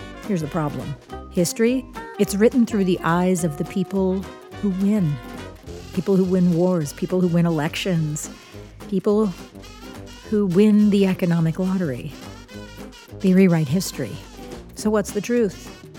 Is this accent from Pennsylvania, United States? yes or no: yes; Pennsylvania, United States; I don't know if it's because I grew up outside of Philadelphia and so was surrounded by colonial history.